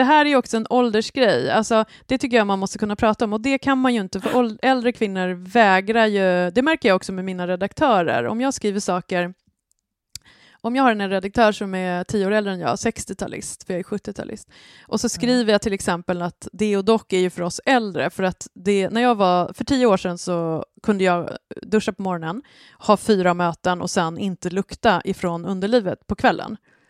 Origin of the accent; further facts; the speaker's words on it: Sollentuna, Stockholm County, Sweden; jag är ju inte från någon stor villa i Sollis, utan jag är ju från Sollentuna centrum, så det är väl ganska likt.